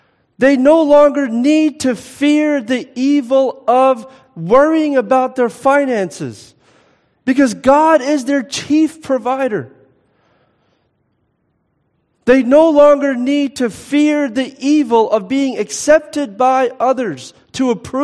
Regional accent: Philadelphia, Pennsylvania, United States; I grew up in Philadelphia, which is factually known as the greatest city of the modern world.

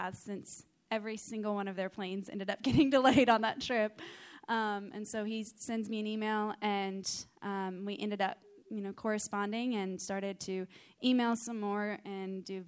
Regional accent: Florida, United States; also born or lived in Indonesia; I was still living in Indonesia for the next year, and I was from Florida, so I couldn't just go back and be in the same city.

